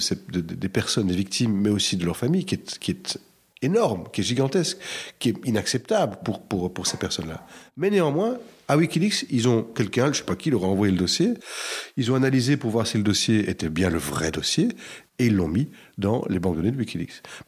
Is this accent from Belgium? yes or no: yes; Belgium; Je pense que l'exemple le plus dur pour nous à entendre en tant que Belges, parce que c'est quelque chose qui nous touche profondément